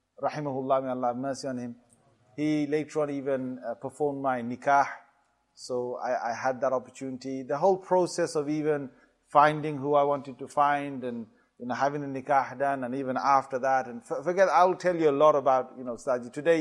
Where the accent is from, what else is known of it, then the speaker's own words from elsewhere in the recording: Walsall, West Midlands, United Kingdom; I was born and brought up in Walsall next to, in Birmingham.